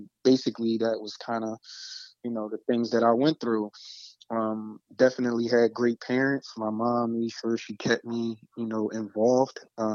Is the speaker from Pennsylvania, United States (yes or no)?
yes; Philadelphia, Pennsylvania, United States; My father lived in the suburbs of Pennsylvania, and, you know, basically I grew up in West Philly.